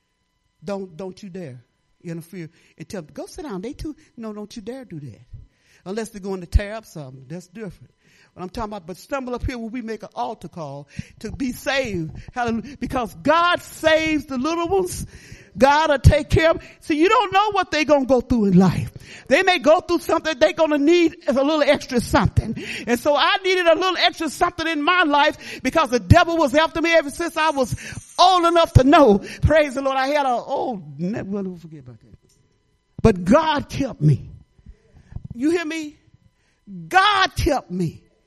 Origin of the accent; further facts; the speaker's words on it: Detroit, Michigan, United States; I was raised in Black Bottom of Detroit, they called it.